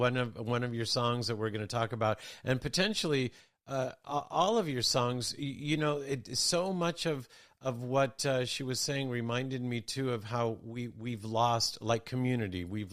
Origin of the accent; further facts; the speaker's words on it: United States; so even growing up in America, my father wanted me to be connected to the ocean and to the land and the trees.